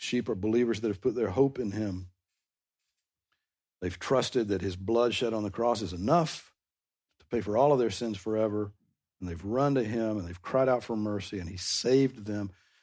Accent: the South, United States; I grew up in the South. Everybody's a Christian here. My parents took me to church, therefore, I must be a Christian.

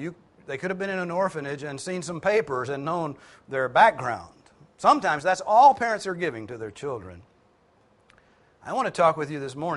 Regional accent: the South, United States; We lose track way back there in the 1700s, but we're Southern Americans, and that's different.

